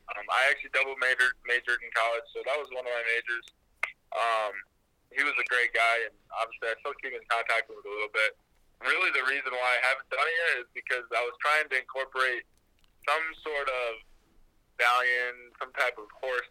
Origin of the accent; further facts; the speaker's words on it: Iowa, United States; I was born and raised in Iowa, so I'm a Midwest guy.